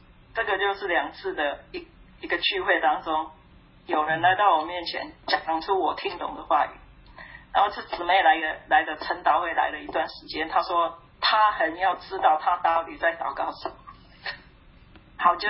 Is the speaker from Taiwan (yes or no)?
yes; Taiwan; born there; 我是在台湾出生，我会讲闽南语，我会讲普通话，因为我去学校上学必须要讲普通话，我讲国语。